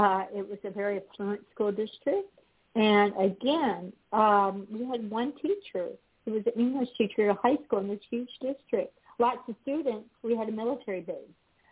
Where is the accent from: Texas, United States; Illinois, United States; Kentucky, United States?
Texas, United States; But I grew up here in Texas when everything was segregated.